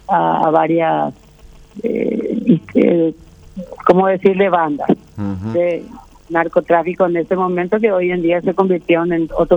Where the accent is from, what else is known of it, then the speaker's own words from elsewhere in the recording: Caaguazú, Paraguay; Y de la ciudad.